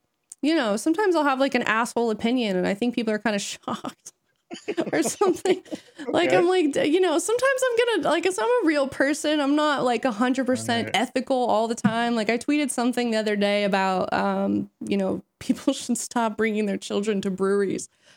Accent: Hong Kong; born there; I was born in Hong Kong, and I actually did want to ski for them.

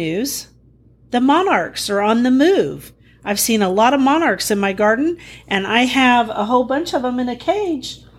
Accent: Guthrie, Oklahoma, United States; from Guthrie, Oklahoma, where I garden on several acres out in the country.

